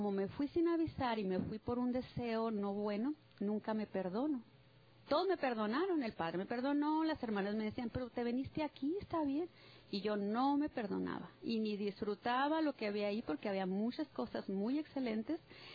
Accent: Chihuahua, Mexico; now in United States; Soy de la Sierra de Chihuahua, donde nieva hasta el 5 de mayo a veces, o sea, muy frío.

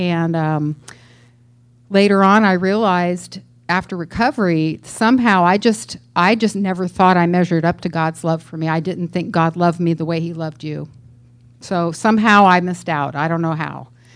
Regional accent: San Francisco, California, United States; We had wood floors in our house. I grew up in San Francisco. We had some wood stairs, and they creaked

